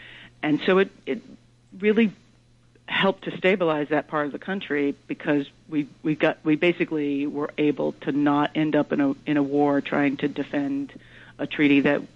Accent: Georgia, United States; Well, I grew up in Georgia, and so I was a kid when Carter was first our governor and been president

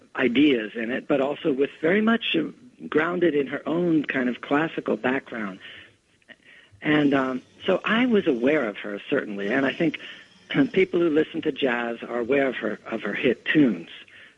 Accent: Los Angeles, California, United States; And I saw my father standing in the family room of our house where I grew up in Los Angeles, playing the clarinet

